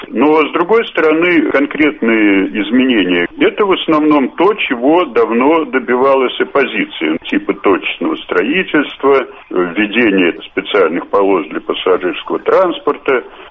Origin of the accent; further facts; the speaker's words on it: Moscow, Russia; Лично моя жизнь как москвича, пожалуй, не изменилась